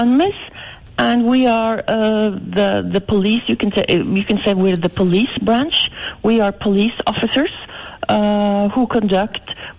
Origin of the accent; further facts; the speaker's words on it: Northern Norway, Norway; English is a second language; I'm from Norway, all the way north of in Norway.